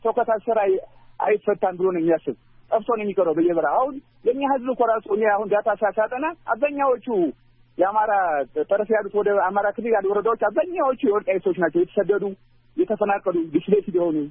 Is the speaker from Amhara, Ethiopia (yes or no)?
yes; Amhara, Ethiopia; የአማራን ታሪክ አሁን አማራ ነኝ እያልኩ ነው የአማራን ታሪክ በበለጠ ለማውቅ ያለሁኝ።